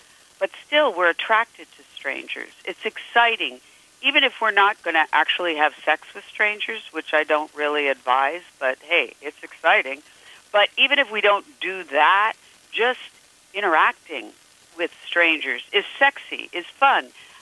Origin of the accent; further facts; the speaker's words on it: Pennsylvania, United States; a guy in Pennsylvania, my home state